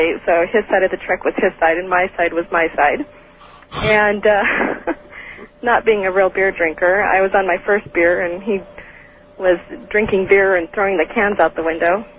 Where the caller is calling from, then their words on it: Oregon, United States; I'm calling from